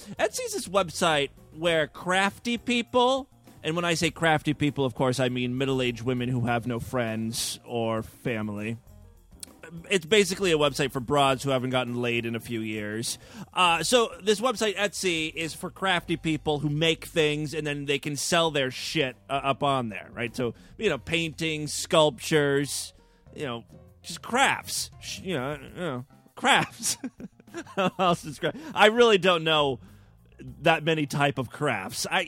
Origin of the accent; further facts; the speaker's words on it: Ohio, United States; One, I'm from Northeast Ohio.